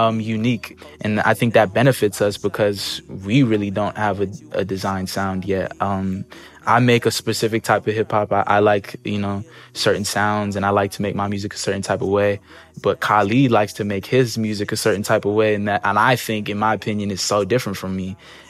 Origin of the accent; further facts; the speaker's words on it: Albuquerque, New Mexico, United States; he's one of my largest inspirations from where I'm from Albuquerque.